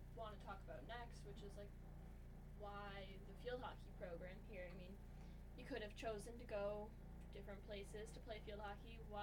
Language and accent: English; Maine, United States; I'm from Maine, and I looked at a lot of the D3 schools in Maine, which we have a lot of.